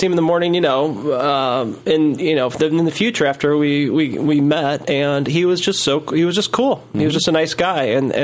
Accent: St. Louis, Missouri, United States; Yeah, so I'm from St. Louis, and I had season tickets, even though I lived up here for my first year up here.

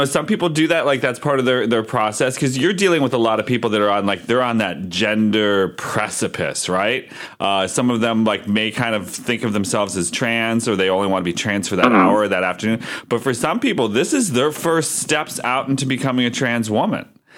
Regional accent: Erie, Pennsylvania, United States; My hometown.

